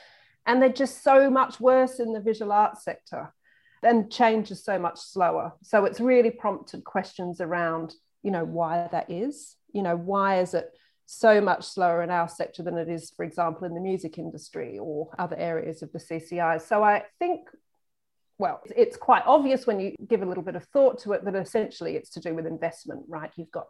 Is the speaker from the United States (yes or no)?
no; Australia; as an Australian